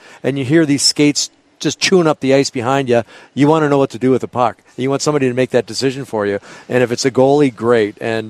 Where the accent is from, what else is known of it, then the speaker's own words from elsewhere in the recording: Toronto, Ontario, Canada; I grew up in Toronto watching the late, great Johnny Bauer.